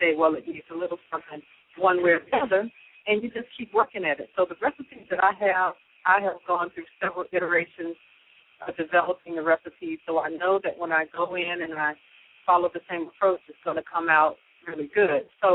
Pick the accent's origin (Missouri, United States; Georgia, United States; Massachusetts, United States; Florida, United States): Georgia, United States; I'm from Georgia, and there's nothing like a good pound cake.